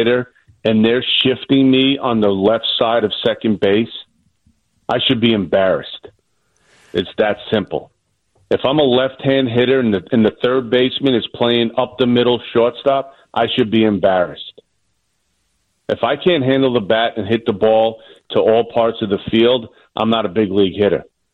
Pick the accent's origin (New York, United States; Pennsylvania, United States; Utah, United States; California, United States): New York, United States; Staten Island; and raised in Staten Island.